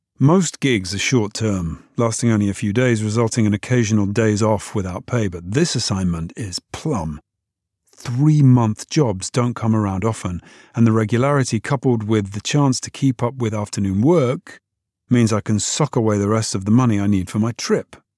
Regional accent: London, United Kingdom; Growing up outside London, we didn't partake in scuba too often

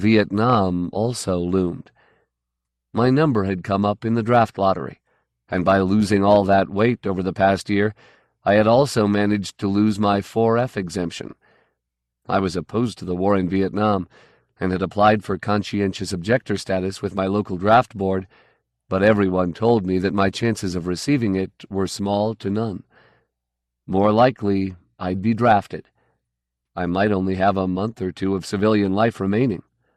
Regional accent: Bayonne, New Jersey, United States; I did get an offer of sorts from my hometown paper, the Bayonne Times, but it was withdrawn when I asked about salary and benefits.

